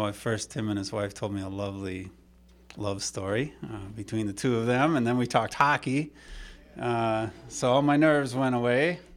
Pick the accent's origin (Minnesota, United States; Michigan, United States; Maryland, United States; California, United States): Minnesota, United States; now in New York City, United States; I moved to New York City from Minnesota. I feel close to home because a number of people have guessed that that's where I'm from based on my accent.